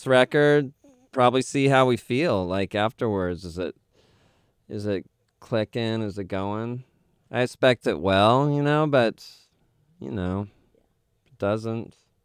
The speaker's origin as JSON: {"language": "English", "region": "California", "country": "United States", "said": "I'm from California."}